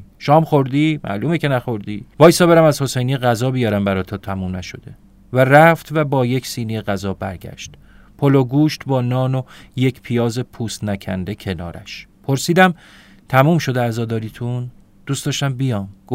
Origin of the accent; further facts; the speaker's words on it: Tehran, Tehran Province, Iran; البته خودم تهرانیم.